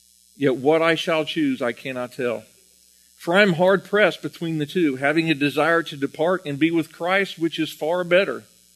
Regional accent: Florida, United States; I grew up in Florida, and we used to go out to the beach, and we would bask in the sun in the beach.

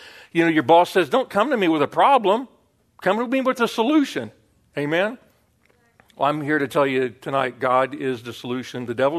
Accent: Florida, United States; I grew up in Florida, right next to Kennedy Space Center. I went to a school called Astronaut High School.

